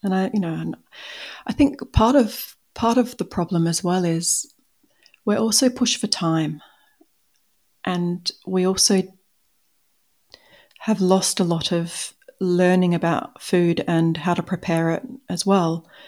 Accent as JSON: {"language": "English", "country": "Australia", "said": "I'm Australian, and the supermarkets are set up a little differently here"}